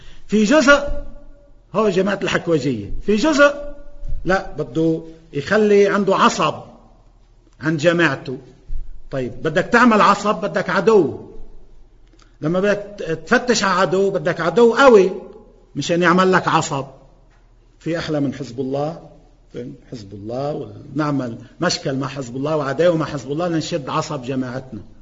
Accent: Lebanon; أنا وطني وإسلامي وقومي، أنا لبناني وعربي وإسلامي

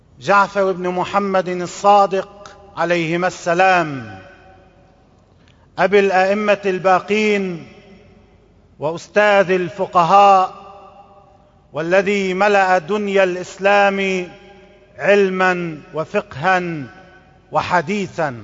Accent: Lebanon; بضع كلمات عن الوضع عندنا في لبنان

